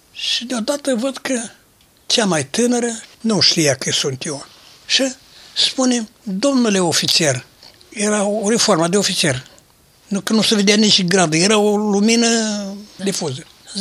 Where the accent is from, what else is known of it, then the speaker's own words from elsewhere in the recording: Berești, Bacău County, Romania; la vreo 20 de kilometri departe de Berești, Sazlău, de unde sunt eu.